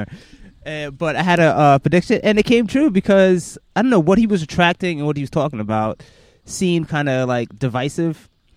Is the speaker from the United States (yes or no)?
yes; United States; It's embarrassing, but as an American, it is embarrassing.